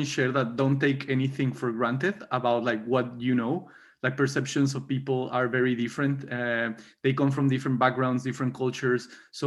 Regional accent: Mexico; moved away as an adult; I was in Mexico, it's not only in Mexico, but I was in my hometown. So I left my hometown when I started university.

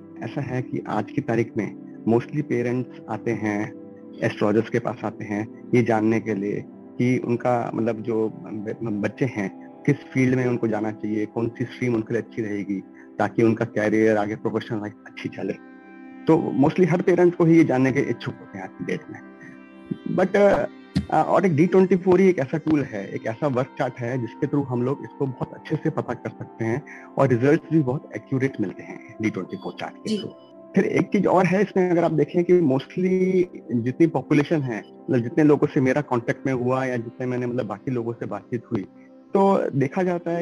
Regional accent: Delhi, India; मैं दिल्ली से बिलोंग करता हूँ

